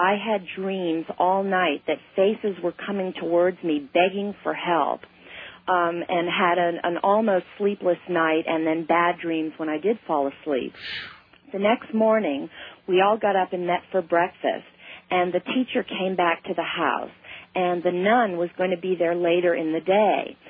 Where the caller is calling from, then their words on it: Larkspur, California, United States; I'm calling from Larkspur near San Francisco, California.